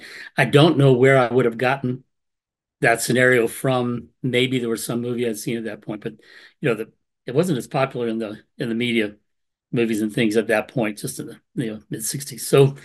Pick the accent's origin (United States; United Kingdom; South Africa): United States; Savannah, Georgia; I was raised in Savannah, Georgia. Tybee Island has the beach.